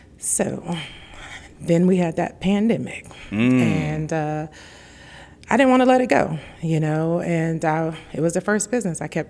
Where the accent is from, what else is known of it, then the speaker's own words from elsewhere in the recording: Jacksonville, North Carolina, United States; now in Atlanta, United States; No, I'm actually from Jacksonville, North Carolina.